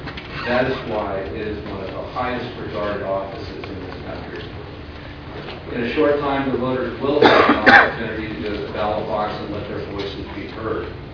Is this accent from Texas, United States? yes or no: no; California, United States; I was born and raised in Alameda County.